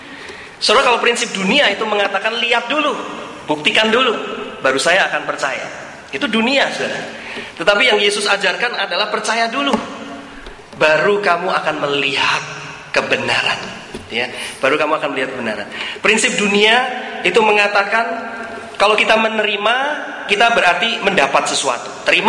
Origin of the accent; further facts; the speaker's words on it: Jakarta, Indonesia; also born or lived in Magelang; Saya dari Magelang, saudara ya, saya dilahirkan di Magelang, kota kecil di Magelang, besarnya sih di Jakarta, tapi saya lahirnya di Magelang.